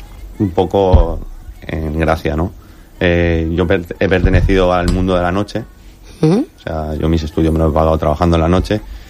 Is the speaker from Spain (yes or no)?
yes; Benidorm, Valencian Community, Spain; Yo soy de aquí, pero mis padres son cordobés y estudian en Granada muchos años. Al final el sur me tira bastante.